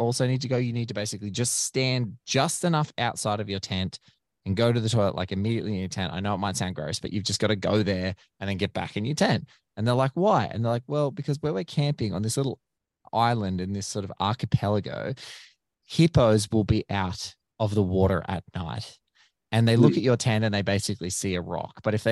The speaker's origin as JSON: {"language": "English", "country": "Australia", "said": "even as an Australian, Africa is another kettle of fish"}